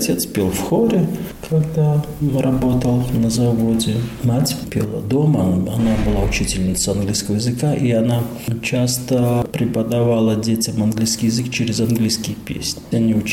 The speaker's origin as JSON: {"language": "Russian", "town": "Daugavpils", "region": "Latgale", "country": "Latvia", "tie": "born or raised there", "said": "да, коренной житель города Даугавпилса. Да, я родился в Даугавпилсе, учился в 13-й школе."}